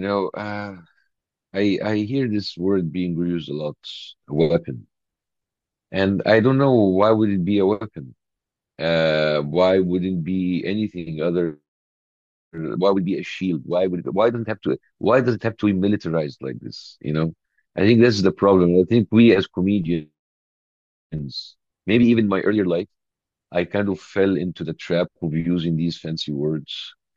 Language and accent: English; Egypt; English is a second language; moved away as an adult; now in United States; raised in Egypt until the age of 40. I only moved to America in the last 10 years, but Egypt has been my hometown, my birthplace.